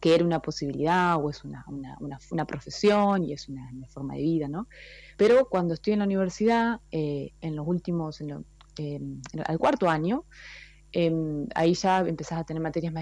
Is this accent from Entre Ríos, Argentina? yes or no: yes; Paraná, Entre Ríos, Argentina; born there; cerquita de donde nací en Paraná.